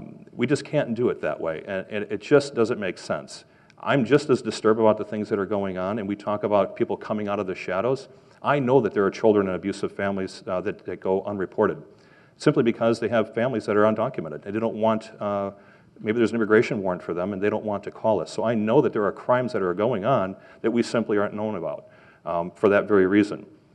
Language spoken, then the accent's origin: English; Wisconsin, United States; I'm from Racine County, naturally.